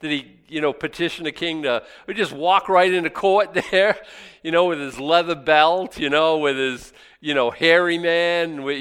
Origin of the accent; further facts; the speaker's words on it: Boston, Massachusetts, United States; Yeah, like I'm a Bostonian.